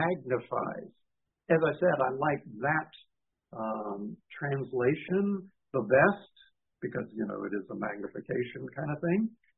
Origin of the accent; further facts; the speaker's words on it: Asheville, North Carolina, United States; born there; I was born in Asheville, but I live in Grove and whatever I do. And Chandler.